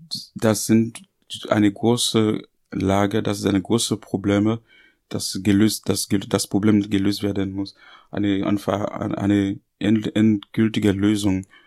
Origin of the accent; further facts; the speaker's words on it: Port-au-Prince, Ouest, Haiti; German is a second language; fliehen sie zuerst in dem Land, also in großen Städten, zum Beispiel Port-au-Prince, wo ich herkomme.